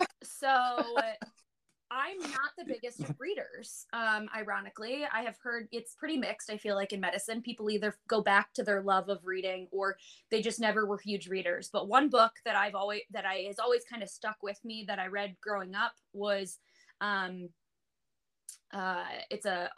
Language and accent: English; Chicago, Illinois, United States; My family, since being from growing up in Chicago, my family and I actually worked with the Walter County Payton Foundation most of my youth